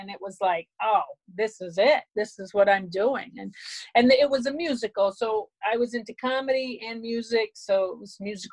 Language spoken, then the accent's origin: English; Rhode Island, United States; And since I'm from Rhode Island and the Ocean State and the University of Rhode Island